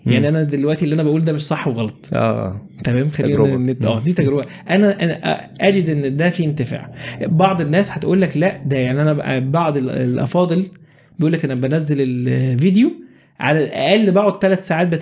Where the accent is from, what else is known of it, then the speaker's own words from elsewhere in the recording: Egypt; بس عندنا في مصر كده اهو في تساهل شويه في مساله الناس تقعد في الصلاه